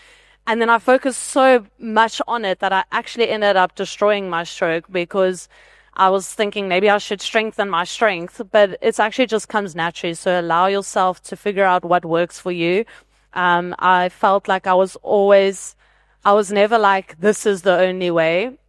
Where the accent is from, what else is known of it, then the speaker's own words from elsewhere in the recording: South Africa; but as a South African, I have more individual medals than the most decorated Australian Olympian.